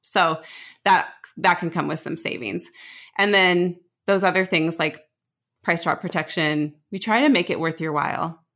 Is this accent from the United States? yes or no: yes; Seattle, Washington, United States; also born or lived in Los Angeles; Yeah. I've done some time in Los Angeles as well, but I'm still a Seattle football fan